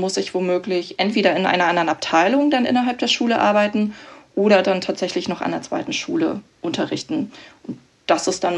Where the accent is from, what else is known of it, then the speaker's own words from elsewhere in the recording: Berlin, Germany; also born or lived in Bavaria; ich komme ursprünglich auch aus Berlin, also vom Rand Berlin.